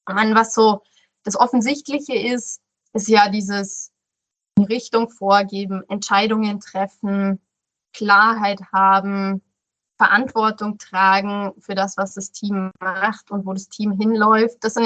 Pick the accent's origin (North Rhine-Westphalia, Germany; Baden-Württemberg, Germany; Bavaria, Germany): Bavaria, Germany; Rosenheim; Ich bin in Rosenheim aufgewachsen.